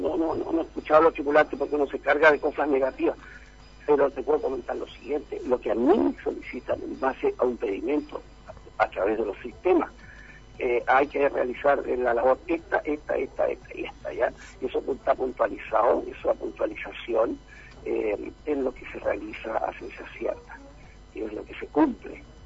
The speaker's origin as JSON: {"language": "Spanish", "country": "Chile", "said": "Esta cosa es Chile. Vamos a partir por el principio. Lamentablemente, en mi país, se hacen cosas irregulares"}